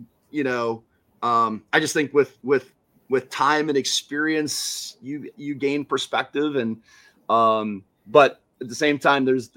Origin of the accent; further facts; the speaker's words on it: Wisconsin, United States; And growing up in Wisconsin, one of the cool things about being, you know, like Division III obviously is very regional, right?